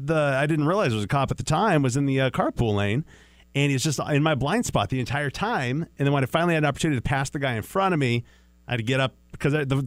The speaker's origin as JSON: {"language": "English", "region": "Washington", "country": "United States", "said": "I was passing a guy, and I'm from Washington State."}